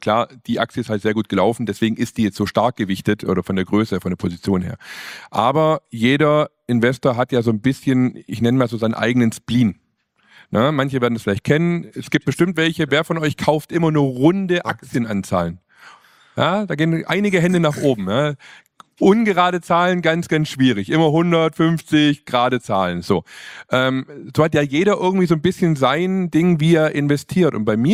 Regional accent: Swabia, Germany

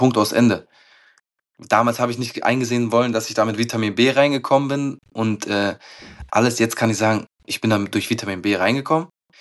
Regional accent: Bonn, North Rhine-Westphalia, Germany; Bin dann nach dem Jahr bei 60 zurück in meine Heimat hier nach Bonn gegangen.

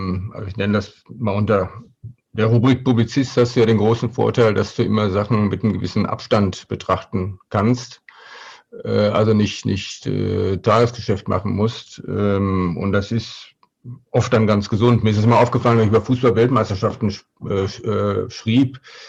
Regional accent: North Rhine-Westphalia, Germany; Ich komme aus dem Ruhrgebiet, aber ich muss schon sagen, dass mein Herz heute sehr an Münster und am Münsterland hängt.

